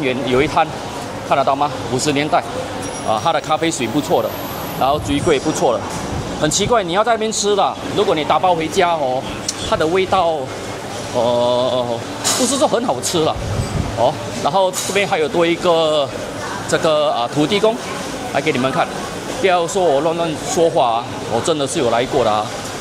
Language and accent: Chinese; Singapore; 但是你问我新加坡人，尤其是华人来讲